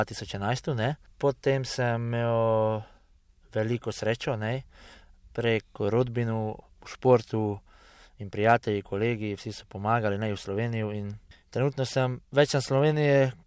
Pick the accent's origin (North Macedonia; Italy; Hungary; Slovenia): Hungary; Felsőszölnök, Vas; Pa jaz sem rekel, da sem iz Mađarske, ne, iz Gornjega Sanika